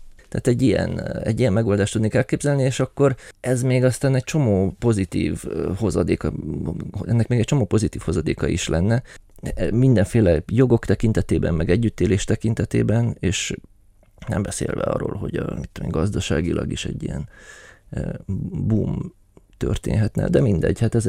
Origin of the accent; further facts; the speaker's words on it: Romania; Hát magyarként, de egyébként, ha románnak tartanak, vagy úgy gondolják, hogy román vagyok, mert Romániából jöttem